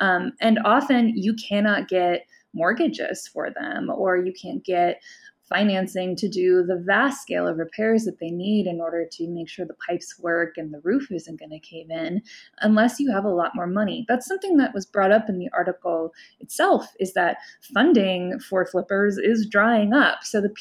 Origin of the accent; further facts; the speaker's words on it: Cleveland, Ohio, United States; in my hometown of Cleveland